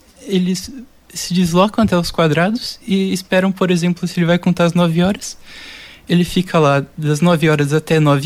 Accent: Londrina, Paraná, Brazil; Eu sou de Londrina mesmo.

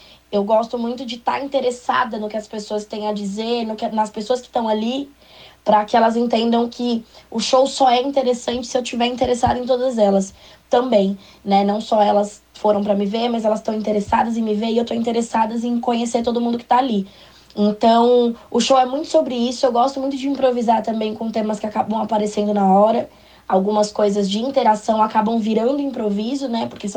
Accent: Osasco, São Paulo, Brazil; also born or lived in Bahia; a minha cidade, que é a cidade que eu moro desde que eu nasci. Né? Eu passei, cheguei a morar na Bahia também, mas Osasco é a cidade onde eu me criei, onde eu cresci, né? Onde eu fundei quem eu sou.

